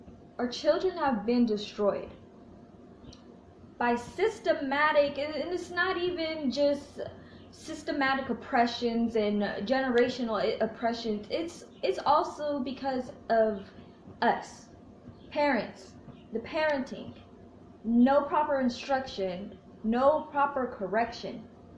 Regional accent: Atlanta, Georgia, United States; now in Chicago, United States; Okay, I came from Atlanta and I'm out here in Chicago, and let me tell you, it's not better.

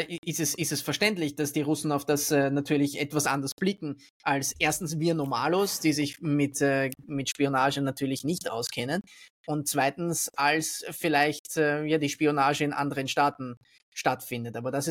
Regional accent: Austria; Also selbst bei uns in Österreich ist es dann so, wir haben politische Skandale

